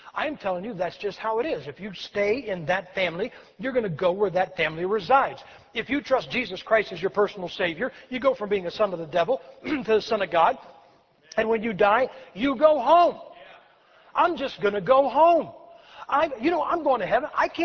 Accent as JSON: {"language": "English", "town": "Massillon", "region": "Ohio", "country": "United States", "tie": "born or raised there", "said": "And right down here it says Maslin, Ohio. Big tiger right here. This guy's from my hometown. He's wearing a Maslin high school jacket."}